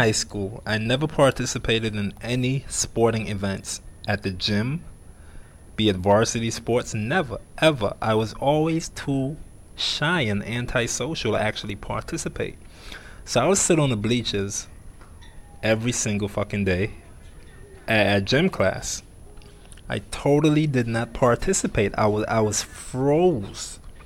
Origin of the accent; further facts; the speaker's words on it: New York City, New York, United States; I used to play in the parks and in the Bronx, you know, where I grew up in New York.